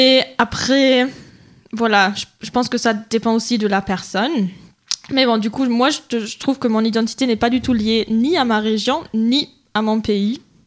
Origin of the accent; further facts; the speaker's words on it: Germany; Oui, alors moi, je viens d'Allemagne, comme on avait déjà dit.